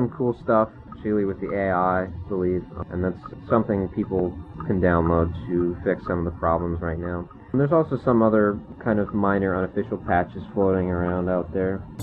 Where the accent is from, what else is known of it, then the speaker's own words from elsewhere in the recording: Colorado, United States; I went back to where I grew up in Colorado for a few weeks.